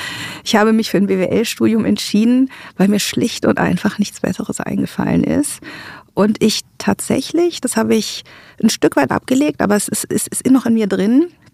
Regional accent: Bonn, North Rhine-Westphalia, Germany; born there; wir sind in Bonn geboren, meine Geschwister und ich

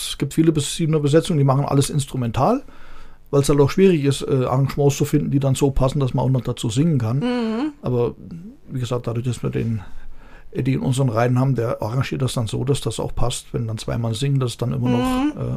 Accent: Poppenhausen, Hesse, Germany; ich komme ja aus Poppenhausen

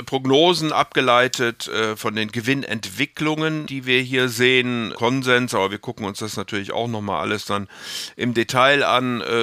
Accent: Rhineland, Germany; damit ich nicht als Rheinländer in den Verruf komme, nur positiv zu sein.

